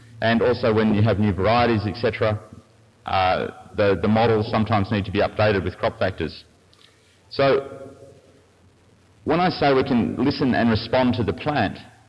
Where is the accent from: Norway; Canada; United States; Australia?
Australia; if you couldn't pick by the accent, I'm from Australia.